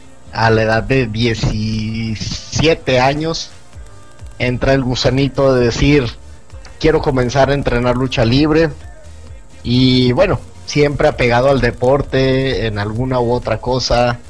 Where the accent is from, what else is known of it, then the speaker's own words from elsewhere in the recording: Torreón, Coahuila, Mexico; Soy una persona originaria de Torreón, Coahuila, México. La zona a la que llamamos con mucho orgullo La Laguna.